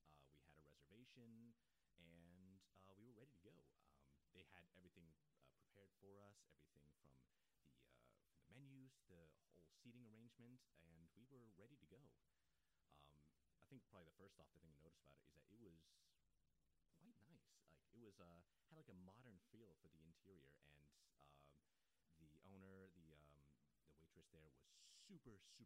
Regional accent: Atlanta, Georgia, United States; I am from Atlanta, so there's sort of a very rich community of different identities and cultures there.

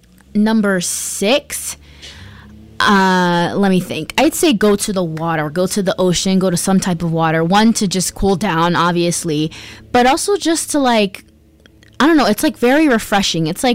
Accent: New York, United States; Like, I'm from New York, so I know that during the summertime, New York usually has these New York restaurant weeks

